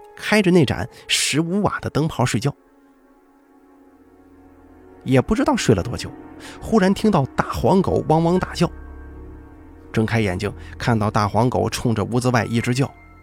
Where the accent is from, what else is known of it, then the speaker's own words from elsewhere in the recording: Fujian, China; 但不是发生在我老家的，是发生在隔壁一个叫建瓯的县级市。其实建瓯啊，也是我们闽北一个灵异事件高发地